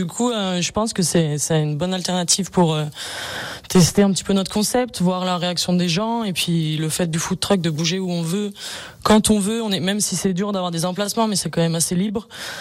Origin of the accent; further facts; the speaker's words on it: Bonneville, Auvergne-Rhône-Alpes, France; Oui, moi je suis d'ici, je suis de Bonneville, et puis on va dire que je suis un peu accrochée à la montagne.